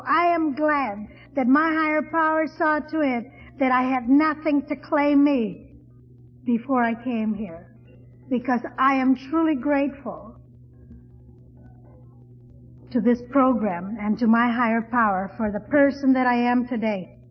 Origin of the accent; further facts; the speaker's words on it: California, United States; But I'm from Southern California, and I just get, there's something about my lungs that just can't stand all this clear air.